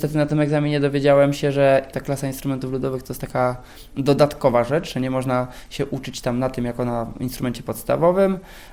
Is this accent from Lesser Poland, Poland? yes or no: yes; Lesser Poland, Poland; często jako górale jesteśmy spostrzegani jako te regiony, w których bardzo dużo się dzieje